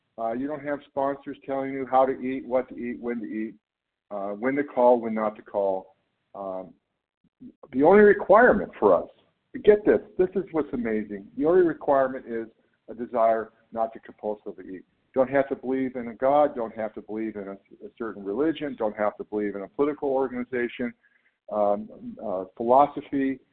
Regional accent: California, United States; I'm from Northern California.

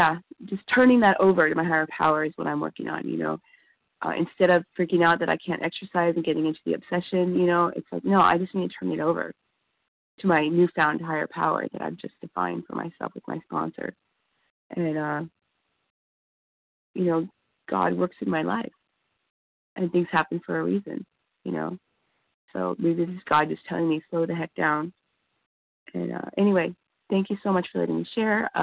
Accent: East Los Angeles, California, United States; I'm from East Los Angeles, California.

